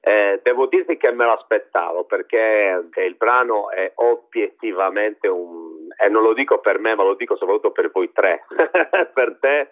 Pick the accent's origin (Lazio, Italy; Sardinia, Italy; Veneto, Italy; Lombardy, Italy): Sardinia, Italy; io sono sardo, arrivo dalla Sardegna